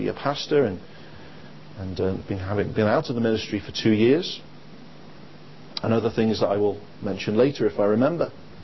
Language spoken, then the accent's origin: English; England, United Kingdom; now in Wales; Well, I'm not Welsh, as you will have gathered, but I do live in Wales. And when you're an Englishman living in Wales, you can't fail to notice when the Six Nations rugby tournament is on.